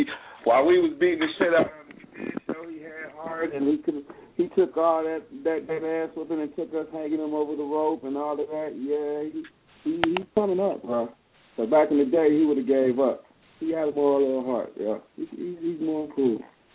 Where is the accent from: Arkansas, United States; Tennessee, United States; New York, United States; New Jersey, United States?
Tennessee, United States; Nashville; Especially growing up in Nashville, I watched a lot